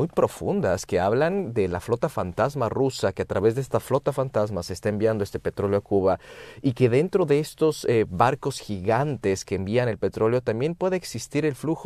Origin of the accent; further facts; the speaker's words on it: Cochabamba, Bolivia; atrincherado en una zona roja de Cochabamba, que es el departamento de donde soy.